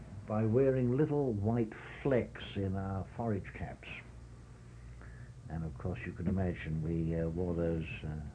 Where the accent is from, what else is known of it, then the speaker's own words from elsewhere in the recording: Folkestone, South East England, United Kingdom; born there; Yes, I was born in May 1918 in Folkestone, Kent. Actually in a Canadian military hospital.